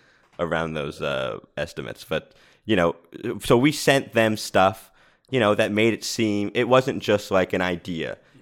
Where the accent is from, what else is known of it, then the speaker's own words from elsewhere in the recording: Rhode Island, United States; now in Los Angeles, United States; I moved out here and I'm from Rhode Island. I didn't know a single soul in LA.